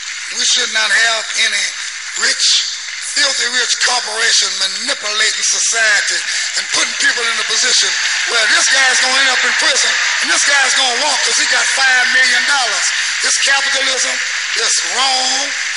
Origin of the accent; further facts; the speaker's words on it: Louisiana, United States; I'm from Louisiana.